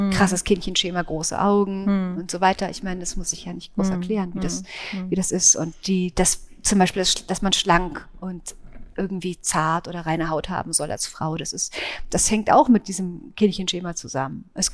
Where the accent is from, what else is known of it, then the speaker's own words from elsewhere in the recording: Germany; Ich komme aus der DDR, ich bin im FKK-Schrein aufgewachsen